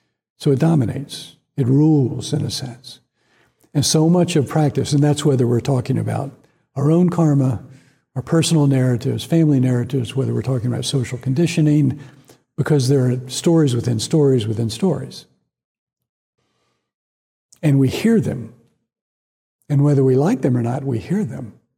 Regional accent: Atlanta, Georgia, United States; When I was raised in Atlanta in the 60s and 70s, I was taught that the Civil War is about states' rights.

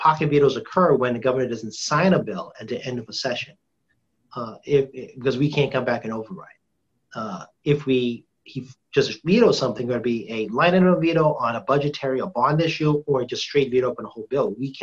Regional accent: Quincy, United States; Just because I'm from Quincy too doesn't mean

